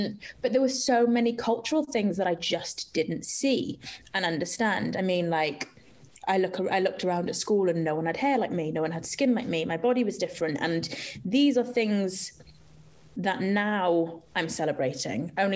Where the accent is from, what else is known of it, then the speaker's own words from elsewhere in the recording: Wales, United Kingdom; because I'm Irish Jamaican, brought up in Wales.